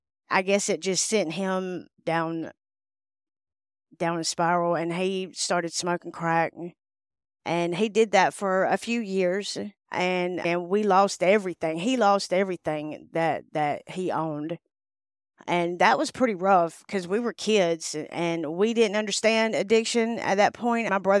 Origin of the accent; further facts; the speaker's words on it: Tifton, Georgia, United States; No, I grew up in Tifton, Georgia.